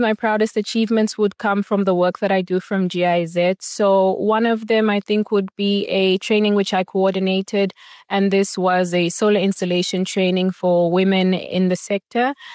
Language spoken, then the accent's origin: English; Windhoek, Khomas, Namibia; I am a young person. I'm from Namibia, born and raised here in Windhoek. I went to school here. I went to university here